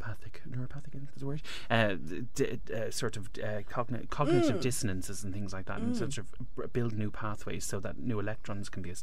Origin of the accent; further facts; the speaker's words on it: Ireland; particularly for us as Irish people